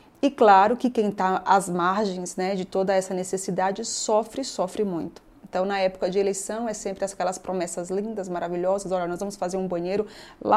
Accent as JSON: {"language": "Portuguese", "region": "Bahia", "country": "Brazil", "moved": "yes", "said": "Quando eu vim da Bahia para cá, eu queria estudar, né?"}